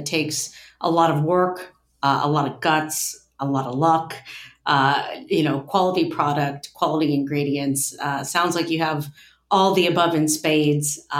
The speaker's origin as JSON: {"language": "English", "region": "Ohio", "country": "United States", "tie": "born or raised there", "said": "And I know you had some really positive experiences going to Kenyon and my home state of Ohio."}